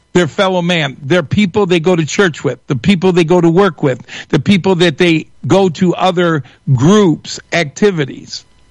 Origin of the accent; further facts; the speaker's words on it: Michigan, United States; I'm from Northern Michigan.